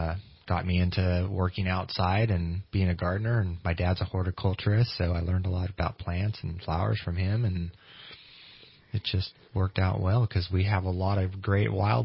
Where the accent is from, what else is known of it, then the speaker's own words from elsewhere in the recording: California, United States; now in Redding, United States; Not from Redding. I'm from Central California, near Visalia, California.